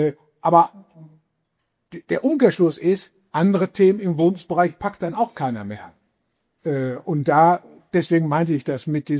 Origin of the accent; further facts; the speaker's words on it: Bochum, North Rhine-Westphalia, Germany; Ich komme aus Bochum oder habe lange Jahre in Bochum gewohnt.